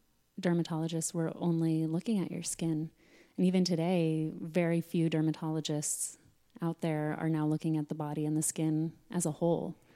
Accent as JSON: {"language": "English", "town": "Sedona", "region": "Arizona", "country": "United States", "tie": "born or raised there", "said": "And even growing up in Sedona, people were coming there from all different walks of life looking for healing through things like meditation"}